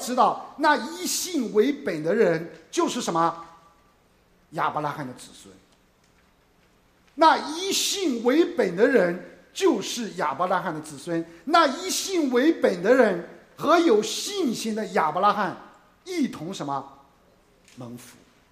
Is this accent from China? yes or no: yes; China; now in United States; 尤其我们中国人啊